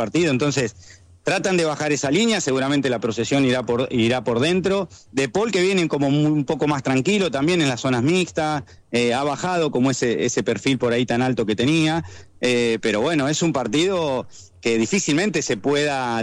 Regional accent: Argentina; nosotros somos argentinos

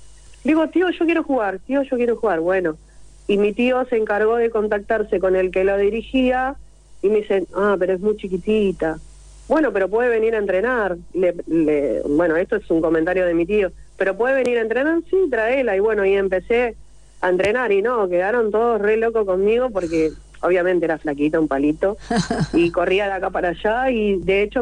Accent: Buenos Aires, Argentina; also born or lived in Santa Fe; Yo vivía en Santa Fe en ese tiempo, pero yo soy porteña, soy de Buenos Aires.

